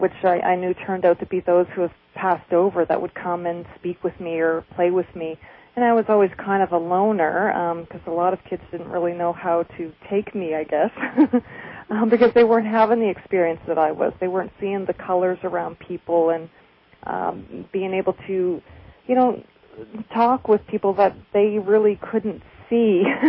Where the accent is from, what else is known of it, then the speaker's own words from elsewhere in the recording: Saskatchewan, Canada; my hometown anyway of Saskatchewan, Canada.